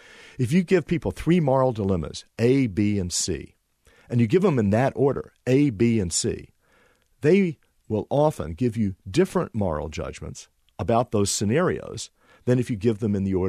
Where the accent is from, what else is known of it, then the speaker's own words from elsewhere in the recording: Memphis, Tennessee, United States; Sure. I grew up in a very morally charged city. You know, Martin Luther King was assassinated there, very sadly. And my father was involved in integrating the Memphis public schools